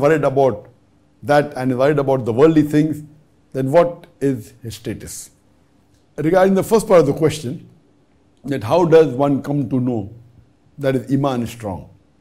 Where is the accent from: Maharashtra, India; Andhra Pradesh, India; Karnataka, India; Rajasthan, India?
Andhra Pradesh, India; I am a student of BSc final year. I am from Andhra Pradesh, India. I am from a Hindu family. Alhamdulillah, I recently reverted into a Muslim.